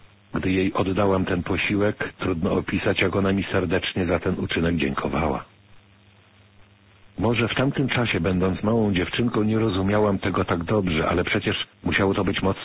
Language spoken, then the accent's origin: Polish; Dąbrowica, Subcarpathian Voivodeship, Poland; born there; Urodziłam się w wiosce Dąbrowica, gmina Ulanów, w 1930 roku jako najmłodsze 9. dziecko w rodzinie … Rodzice moi posiadali ponad 50-hektarowe gospodarstwo rolne.